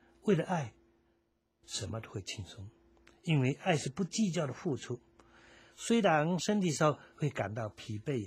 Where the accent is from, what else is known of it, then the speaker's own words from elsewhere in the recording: China; 我们中国人对挑担的印象不会陌生，哎，现在在山区的农家仍然要靠这个扁担来做搬运的这种工具。